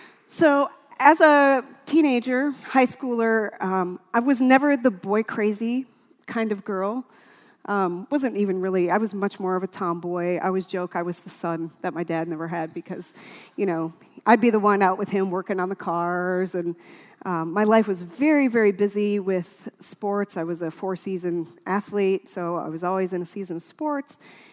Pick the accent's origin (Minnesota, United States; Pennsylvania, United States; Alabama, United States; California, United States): Minnesota, United States; I grew up in Minnesota, and I grew up in a largely German Catholic family, but very non-traditional type of Catholic church.